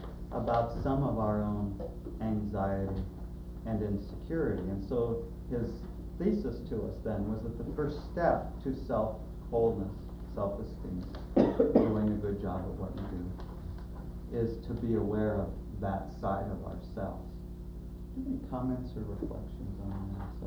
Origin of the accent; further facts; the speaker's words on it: Portland, Oregon, United States; the Portland Trailblazers, since I'm from Portland.